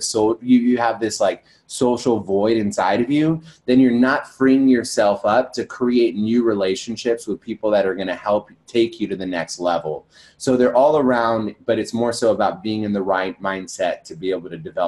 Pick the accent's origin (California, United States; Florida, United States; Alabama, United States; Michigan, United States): California, United States; I grew up in this like small town in Northern California, and I'm Indian, and I was the only Indian kid in high school